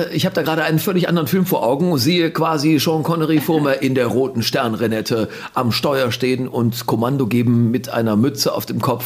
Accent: Tönisvorst, North Rhine-Westphalia, Germany; also born or lived in Straelen; Ich bin ja geboren in Strahlen. Das ist ja die Blumenstadt am Niederrhein. Und meine Jugendzeit, die habe ich in Tönesforst erlebt.

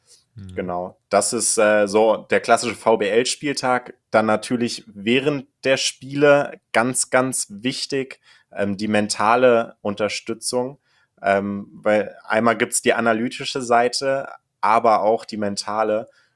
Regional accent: Kassel, Hesse, Germany; Ich komme aus Kassel ursprünglich

